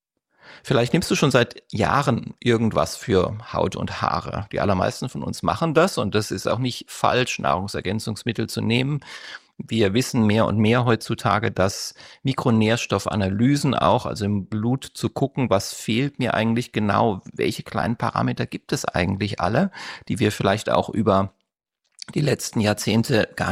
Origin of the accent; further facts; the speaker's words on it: Berlin, Germany; ich komme aus Berlin, habe hier eine Praxis für plastische und ästhetische Chirurgie